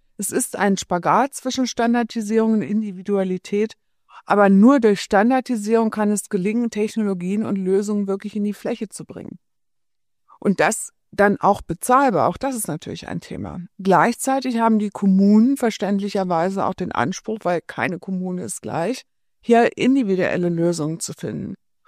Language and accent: German; Darmstadt, Hesse, Germany; wenn ich jetzt mal meine Heimatstadt Darmstadt mir anschaue